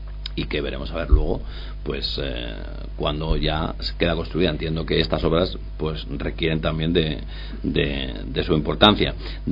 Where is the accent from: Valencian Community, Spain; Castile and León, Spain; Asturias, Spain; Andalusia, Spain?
Castile and León, Spain; Salamanca; born there; Que vale, yo también nací en Salamanca, como todos, claro, porque vas al hospital a Salamanca a nacer